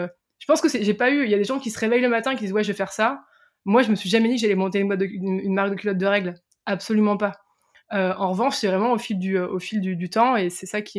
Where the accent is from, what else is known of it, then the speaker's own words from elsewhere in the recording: Hauts-de-France, France; moi, je viens de Picardie, j'étais pas tout dans des grands lycées parisiens, je viens vraiment... entre guillemets, de la campagne profonde française.